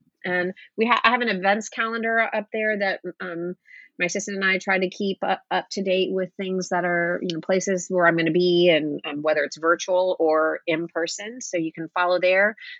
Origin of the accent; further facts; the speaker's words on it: Key West, Florida, United States; I grew up in Key West junior high and high school.